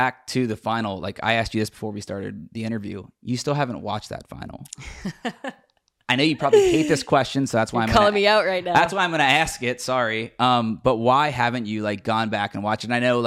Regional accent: Cincinnati, Ohio, United States; I'm from Cincinnati, so I've covered the Western and Southern Cincinnati Open a bunch.

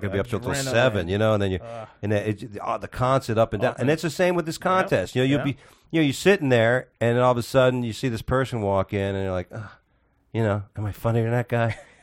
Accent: Coral Springs, Florida, United States; And I used to sometimes say Miami because it's recognizable, mm-hmm. or Fort Lauderdale.

